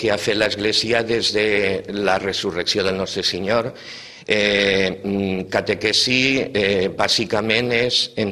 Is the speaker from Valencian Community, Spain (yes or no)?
yes; Vila-real, Valencian Community, Spain; nosaltres que som de Villarreal